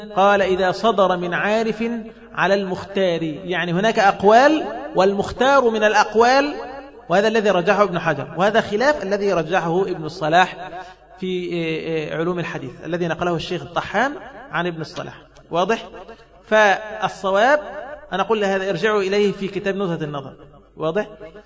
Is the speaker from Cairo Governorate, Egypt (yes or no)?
no; Alexandria, Alexandria Governorate, Egypt; أنا من اسكندرية أكون عارف في الغالب